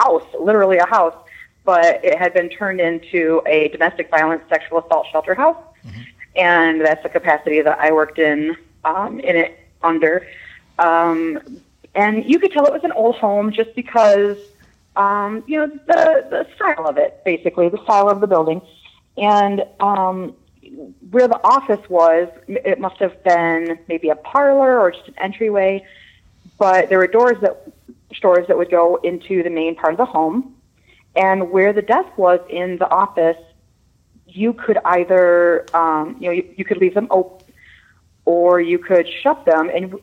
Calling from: Michigan, United States; I am from Southern Michigan.

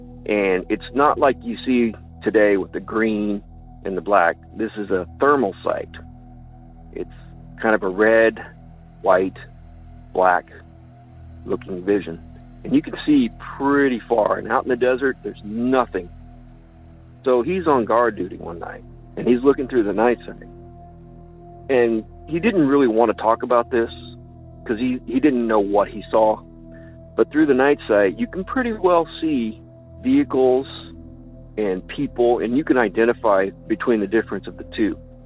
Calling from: Illinois, United States; from Land of Lincoln.

